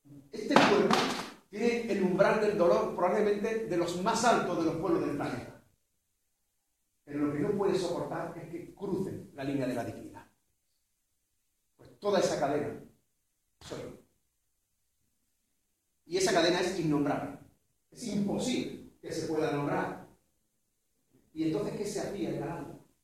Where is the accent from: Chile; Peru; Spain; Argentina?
Spain; Almodóvar; born there; Yo soy el Almodóvarí, porque nací en Almodóvar.